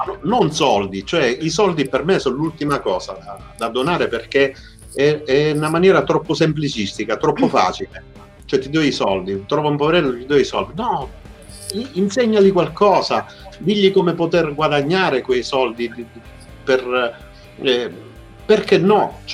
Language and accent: Italian; Rome, Lazio, Italy; sono di Roma, faccio l'insegnista